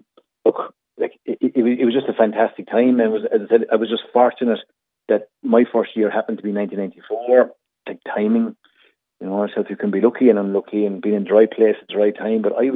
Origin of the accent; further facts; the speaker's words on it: Athlone, Leinster, Ireland; Like, when I was growing up in Athlone, it didn't kind of reach me for a while that it was a possibility